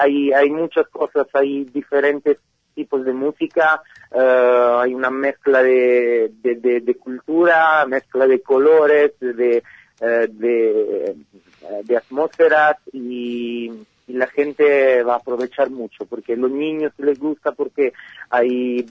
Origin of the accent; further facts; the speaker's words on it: Italy; Spanish is a second language; yo soy el único italiano, se siente el acento, pero soy el único italiano y todo